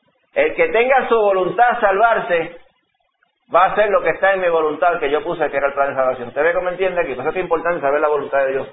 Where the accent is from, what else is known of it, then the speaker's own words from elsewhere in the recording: Dominican Republic; cuando yo me crié allá en la República Dominicana.